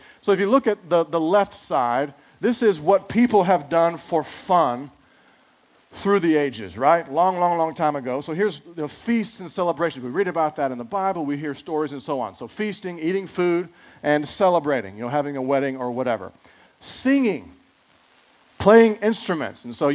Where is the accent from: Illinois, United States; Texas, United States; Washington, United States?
Texas, United States; I'm from Texas, right? I'm very, very Caucasian.